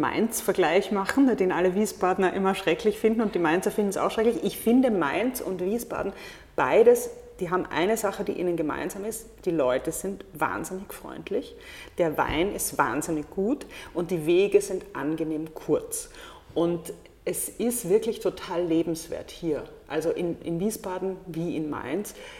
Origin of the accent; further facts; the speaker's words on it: Vienna, Austria; Also als Wienerin bin ich da natürlich sehr anscharmiert, weil ich mich da gleich wieder zu Hause fühle.